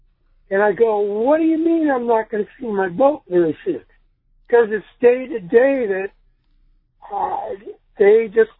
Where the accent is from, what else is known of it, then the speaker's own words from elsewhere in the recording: Orange, California, United States; I grew up in Orange, and my buddy's boat is in Orange.